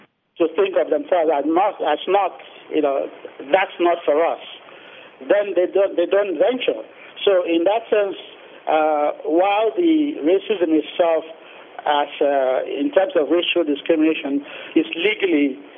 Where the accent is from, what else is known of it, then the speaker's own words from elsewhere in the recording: Nigeria; I'm from Nigeria.